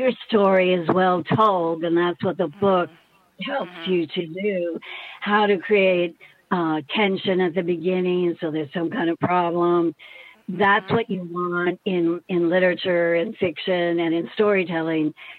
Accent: Mississippi, United States; Was when I grew up in Mississippi on the Gulf Coast, I was younger, like 7, 8, and 9 maybe.

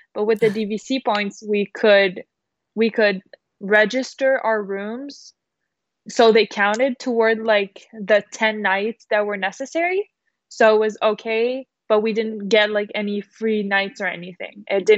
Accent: Canada; I'm from Canada.

